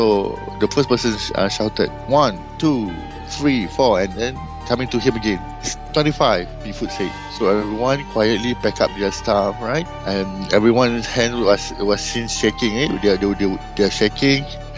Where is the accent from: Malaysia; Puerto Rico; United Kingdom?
Malaysia; Hi everyone … from Malaysia, from HIT Malaysia.